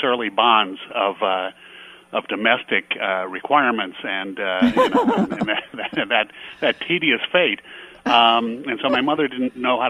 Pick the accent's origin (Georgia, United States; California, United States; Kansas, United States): Kansas, United States; Prairie Village; Growing up in Prairie Village, Kansas, and not around a lot of Polish kids.